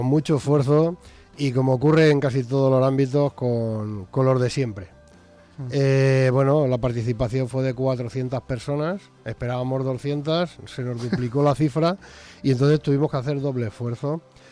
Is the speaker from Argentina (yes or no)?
no; Petrel, Valencian Community, Spain; como del pueblo que soy de Petrel, la Sierra del Cid, por supuesto.